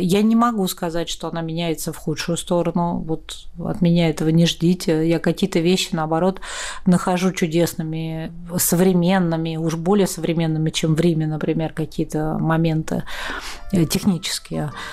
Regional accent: Moscow, Russia; я выросла вообще вот на Китай-городе, я родилась на улице Забелина.

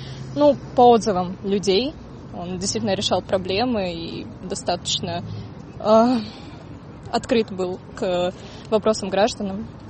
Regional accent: Yekaterinburg, Sverdlovsk Oblast, Russia; Земляк мой. Я из Екатеринбурга.

